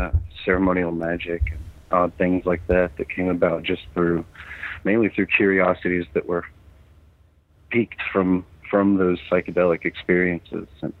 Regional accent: Mississippi, United States; I was raised Southern Baptist in Mississippi, so I wasn't really exposed to anything esoteric as a kid.

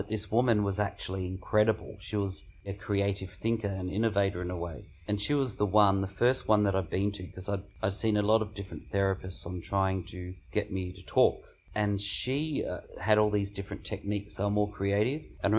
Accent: Mildura, Victoria, Australia; I was a country boy. I was born in Mildura in 1970 and I grew up on a grape property. So we had 30 acres outside of Mildura and Merbein

